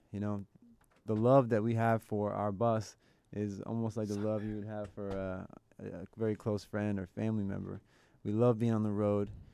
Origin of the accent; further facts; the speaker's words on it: New Jersey, United States; now in Orlando, United States; Yeah, and I grew up in New Jersey, but I've lived in Orlando for the past, 10, 15 years.